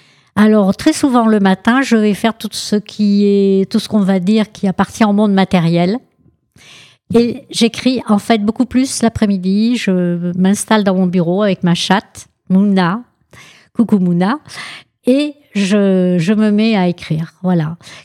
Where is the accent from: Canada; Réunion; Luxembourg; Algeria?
Algeria; born there; Je suis née en Algérie